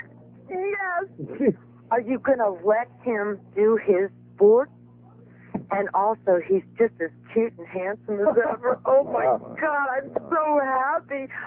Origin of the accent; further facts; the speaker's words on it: Baltimore, Maryland, United States; No, I'm from Baltimore, actually. But anyway, I live down here.